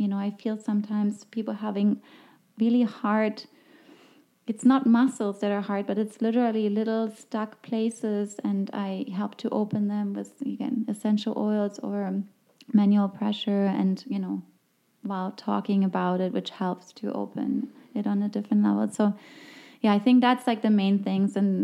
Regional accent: Germany; English is a second language; moved away as an adult; also born or lived in London; now in New York, United States; with my accent, you can hear I'm not from the United States originally. I'm from Germany, and I lived there until, well, I lived in London for a moment, but I moved to New York when I was 25.

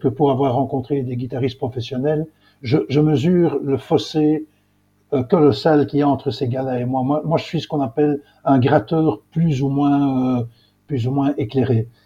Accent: Brussels, Brussels-Capital Region, Belgium; je suis bruxellois de naissance. J'ai vécu toute mon enfance et ma jeunesse à Bruxelles, même si un peu plus tard, j'ai vécu un an en Israël. Pas dans un kibboutz, comme souvent les gens me disent, mais au contraire, dans un village palestinien

